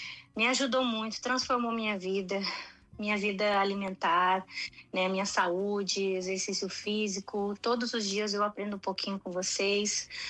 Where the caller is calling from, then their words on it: Boston, Massachusetts, United States; eu sou daqui de Boston, Massachusetts